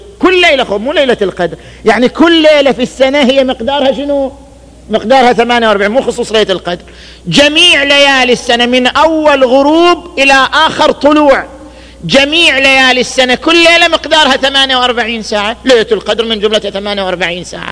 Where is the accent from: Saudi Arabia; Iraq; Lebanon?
Saudi Arabia; Qatif, Eastern Province; إحنا عندنا في القطيف ليل